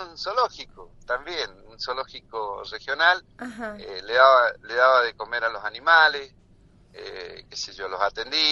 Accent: El Bolsón, Río Negro, Argentina; born or raised there; also born or lived in San Rafael, Mendoza; now in Bariloche, Argentina

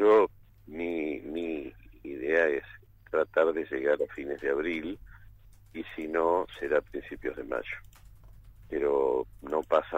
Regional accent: Entre Ríos, Argentina; En realidad soy de Entre Ríos. Me manejo en la zona de la Mesopotamia.

